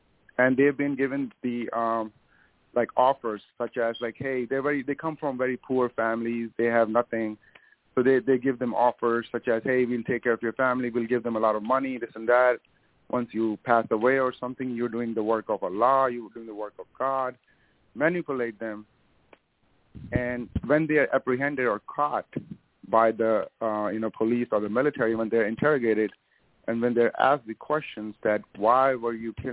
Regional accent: India; because I'm from India, right? So India has a similar problem with terrorism and insurgency.

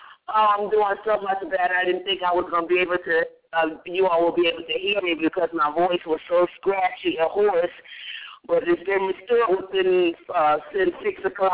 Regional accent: Philadelphia, Pennsylvania, United States; we're from Philadelphia

